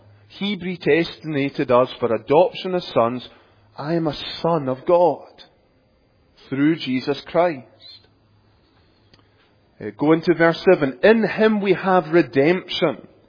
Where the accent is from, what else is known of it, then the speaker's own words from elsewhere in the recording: Scotland, United Kingdom; I come from Scotland, and one of the things that we were always taught growing up was to be self-deprecating